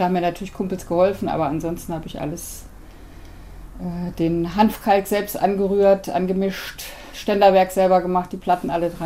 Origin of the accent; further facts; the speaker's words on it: Hamburg, Germany; Ich komme aus Hamburg und die Familie, die hatten alle Reihenhäuser, aber winzig klein.